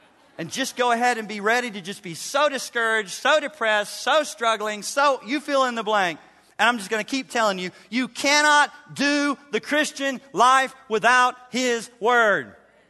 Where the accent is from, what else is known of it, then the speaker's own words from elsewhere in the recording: Chattanooga, Tennessee, United States; I grew up in the South. Hallelujah. Chattanooga, where kudzu rules in the summertime.